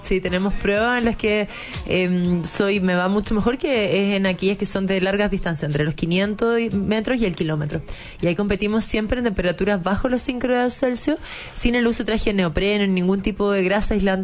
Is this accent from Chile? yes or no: yes; Chile